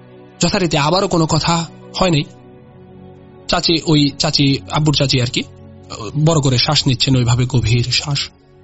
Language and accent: Bangla; Mymensingh, Mymensingh Division, Bangladesh; ত্রিশাল এবং ভালুকার মধ্যবর্তী বগার বাজারের আগে সাইনবোর্ড যে এলাকাটা, এই এলাকাটা হচ্ছে আমরা এখানে আমাদের গ্রামের বাড়ি। আমার আব্বা ওইখানে শৈশব কাটিয়েছেন, যৌবনে পরে ময়মনসিংহ শহরে চলে এসেছেন, আমরা থেকেছি ওই ওই জায়গাটায়।